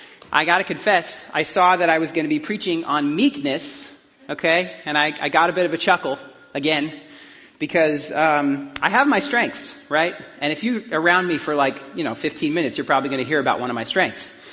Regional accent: Denver, Colorado, United States; I'm from Denver, where the sun shines in January.

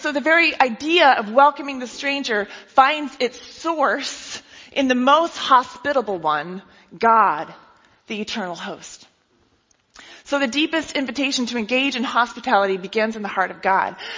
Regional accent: Seattle, Washington, United States; And I thought that was weird because I'm from Seattle. Right? Do we say hi to strangers?

